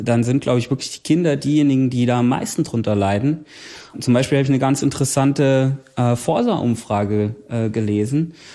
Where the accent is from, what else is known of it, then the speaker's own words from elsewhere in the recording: Bad Wildungen, Hesse, Germany; In meiner Heimatstadt in Bad Wildungen wollte man das Bad schließen